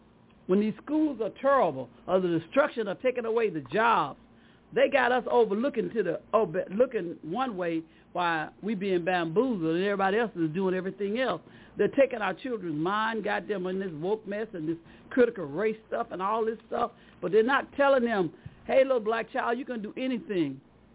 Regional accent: Montgomery, Alabama, United States; also born or lived in Pensacola; I knew I was loved when I was growing up on McGowan Street in Montgomery and Pensacola, wherever I was loved and embraced by the community.

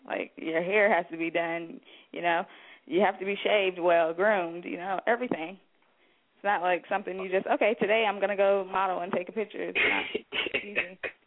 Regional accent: Sacramento, California, United States; I'm from Sactown.

